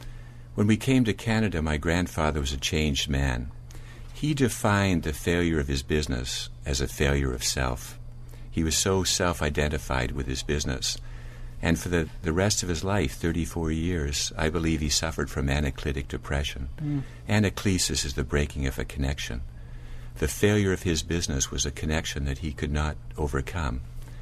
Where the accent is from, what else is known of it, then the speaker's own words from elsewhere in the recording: Northern Ireland, United Kingdom; born there; I'm a wounded healer. I was born in Northern Ireland.